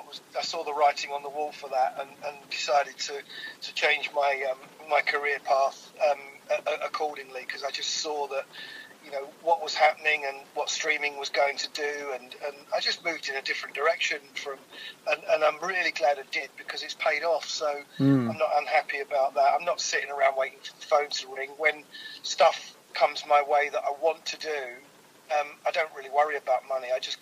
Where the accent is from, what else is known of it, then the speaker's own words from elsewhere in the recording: London, United Kingdom; I grew up in South London